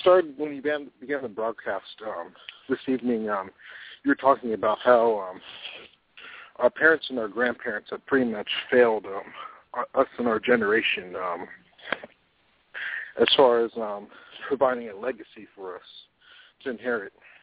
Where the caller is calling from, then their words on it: San Antonio, Texas, United States; I'm calling from San Antonio.